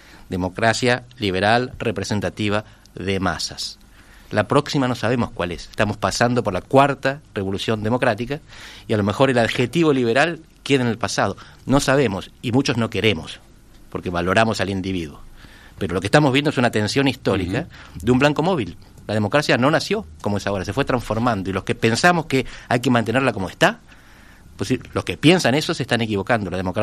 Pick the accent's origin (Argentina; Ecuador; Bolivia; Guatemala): Argentina; Uruguay es el país que casi todos los argentinos querríamos ser.